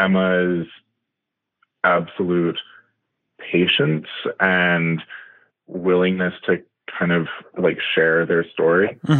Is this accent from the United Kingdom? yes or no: no; Canada; And, other than that, I'm Canadian.